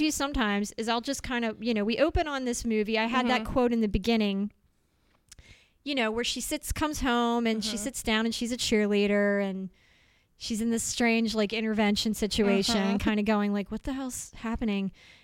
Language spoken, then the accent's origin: English; Maryland, United States; I didn't love his movies, but I grew up near Baltimore, so that was like a big pool